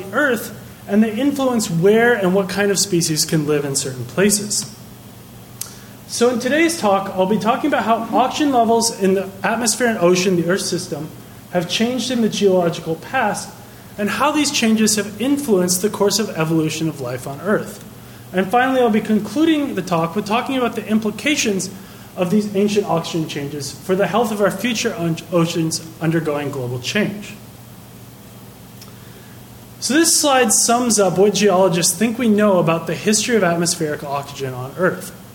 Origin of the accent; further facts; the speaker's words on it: Washington, United States; I grew up near Seattle, and we're on a hike into the mountains outside Seattle.